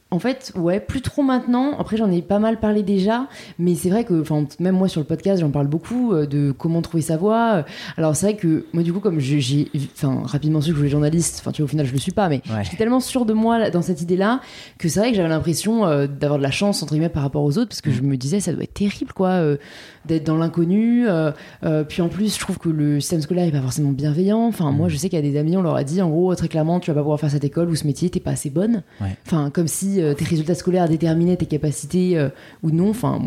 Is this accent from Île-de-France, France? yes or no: yes; Paris, Île-de-France, France; Alors, j'ai grandi à Paris. Je suis parisienne, born and raised.